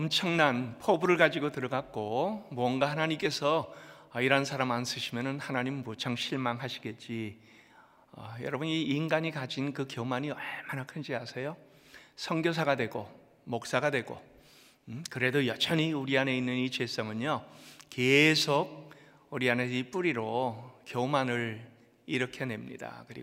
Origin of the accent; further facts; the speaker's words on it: United States; 저는 미주에서 자랐습니다.